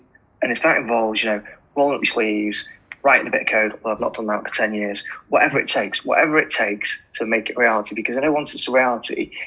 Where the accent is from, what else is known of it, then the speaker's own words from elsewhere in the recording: Manchester, North West England, United Kingdom; maybe it helps because I'm from Manchester